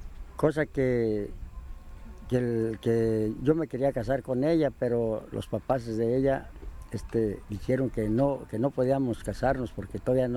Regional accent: Cojumatlán, Michoacán, Mexico; born there; Yo nací en Cojumatlán, Michoacán, el día 28 de junio de 1931.

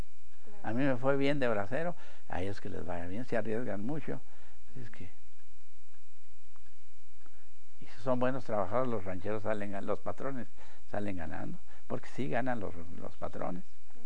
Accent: El Paso, Texas, United States; born there; Le digo, no, pues es que yo nací en El Paso, Texas

